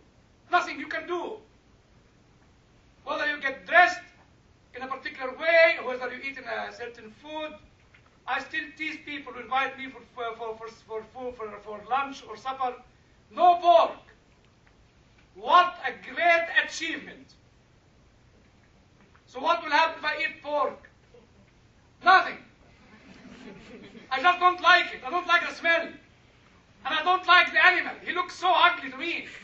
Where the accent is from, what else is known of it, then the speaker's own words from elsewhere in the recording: Egypt; Because, you see, in the way I was brought up in Egypt, you know, you catch a cow or a sheep or a goat, whatever, and you cut it up, you know.